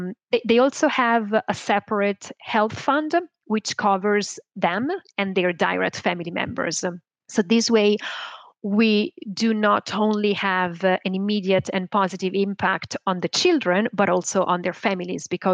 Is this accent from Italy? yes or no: yes; Italy; I worked for them as a sales agent in Italy, because I'm from Italy.